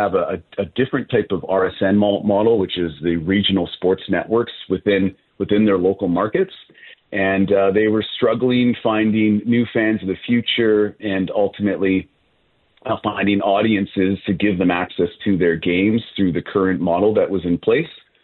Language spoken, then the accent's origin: English; Lethbridge, Alberta, Canada; now in Calgary, Canada; I'm a Canadian myself and born and raised in Lethbridge, Alberta, and moved to Calgary.